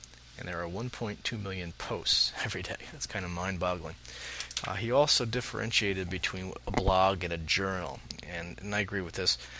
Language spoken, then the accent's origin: English; New York, United States; the arch rival for the Red Sox here are the New York Yankees, and I'm a New Yorker.